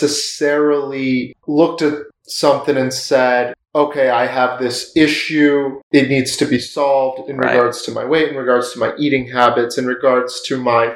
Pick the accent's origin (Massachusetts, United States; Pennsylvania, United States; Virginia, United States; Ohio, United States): Massachusetts, United States; Boston; moved away as an adult; No doubt. I am originally from Boston or just outside of Boston.